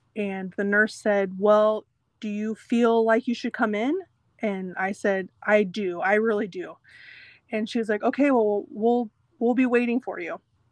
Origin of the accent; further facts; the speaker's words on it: Illinois, United States; now in West Lafayette, United States; I am over in the West Lafayette, Indiana area, but I'm from Illinois.